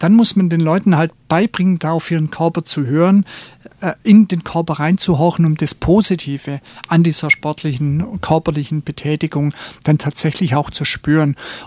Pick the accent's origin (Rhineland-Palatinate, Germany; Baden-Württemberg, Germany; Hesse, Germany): Baden-Württemberg, Germany; Also ich denke, für mich ist das als Schwabe einigermaßen Synonym, Spaß und Freude.